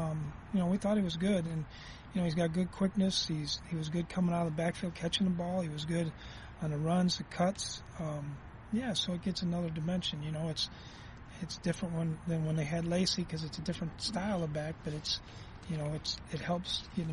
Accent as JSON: {"language": "English", "region": "Minnesota", "country": "United States", "said": "Well, I'm in Minnesota, so I'll go gray duck. I never heard of that before, but hey, I'm a Minnesotan."}